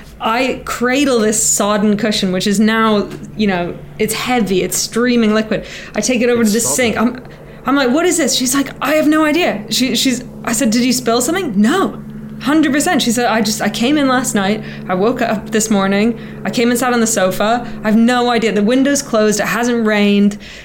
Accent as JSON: {"language": "English", "country": "Canada", "said": "I'm Canadian."}